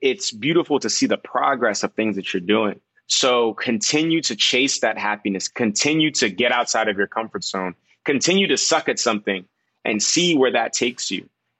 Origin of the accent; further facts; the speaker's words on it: New York, United States; So, like, you know, growing up in New York, it's such a melting pot.